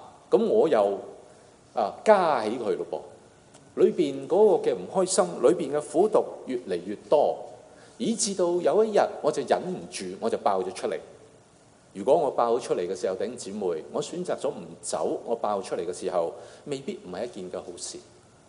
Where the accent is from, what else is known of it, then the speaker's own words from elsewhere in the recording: China; 我们中国人都说言者无意，是吧？